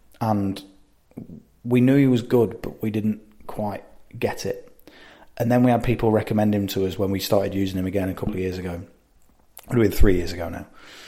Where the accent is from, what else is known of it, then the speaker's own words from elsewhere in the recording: United Kingdom; But I think in the grand scheme of things, as British people, we love Pete, because Pete's the WWE UK champion.